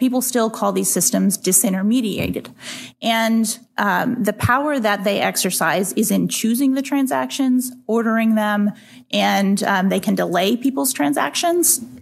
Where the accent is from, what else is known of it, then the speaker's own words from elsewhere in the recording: Texas, United States; So many are coming to the U.S., many to my home state of Texas.